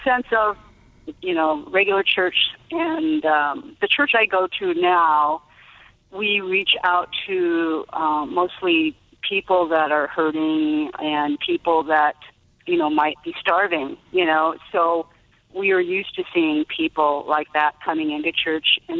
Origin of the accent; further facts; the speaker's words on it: California, United States; But I'm from Northern California, and I definitely know all about Chuck Smith